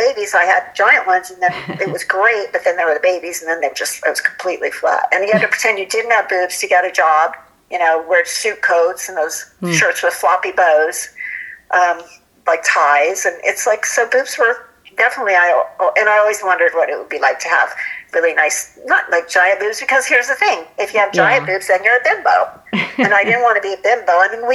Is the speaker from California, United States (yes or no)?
no; Ohio, United States; And all my friends from high school, I grew up in Ohio.